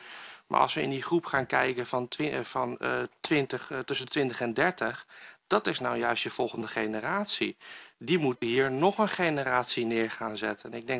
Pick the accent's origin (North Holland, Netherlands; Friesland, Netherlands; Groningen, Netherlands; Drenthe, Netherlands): North Holland, Netherlands; Enkhuizen; ik kom uit Enkhuizen vandaan.